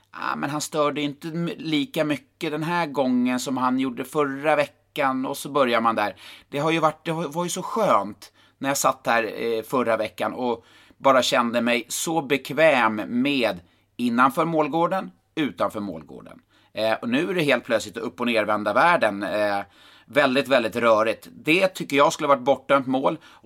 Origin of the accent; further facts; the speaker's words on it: Karlstad, Värmland, Sweden; Du var ju på plats i Karlstad, i min hemort, i torsdags.